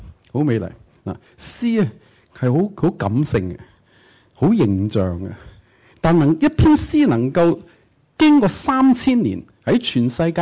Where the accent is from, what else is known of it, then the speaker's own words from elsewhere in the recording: China; 我係中國人